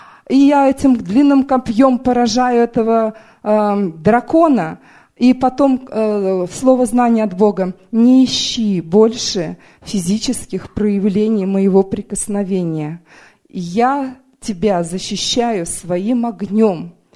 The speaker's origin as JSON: {"language": "Russian", "town": "Vancouver", "region": "British Columbia", "country": "Canada", "said": "я из Ванкувера."}